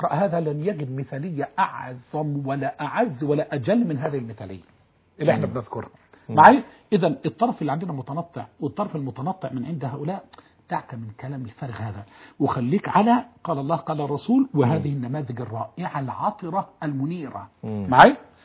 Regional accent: Egypt

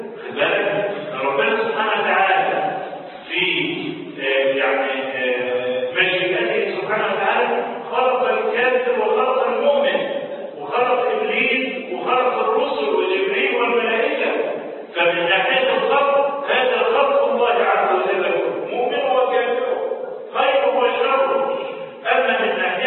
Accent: Egypt; في بلدنا مصر

